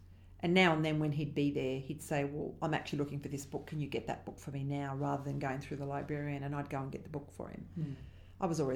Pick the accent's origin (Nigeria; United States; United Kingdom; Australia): Australia; Queensland; So we grew up in Bill Hayden's electorate. Very strong Labor electorate.